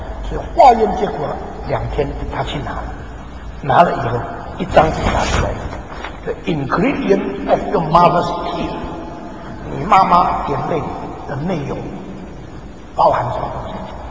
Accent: China; 我们中国人这一百年来有个错误的观念

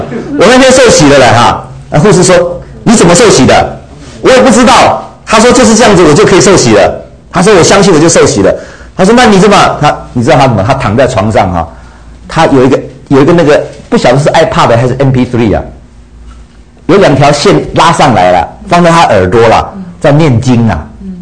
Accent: Taiwan; 所以我们台湾人讲这民间宗教根本困难的他都不要了

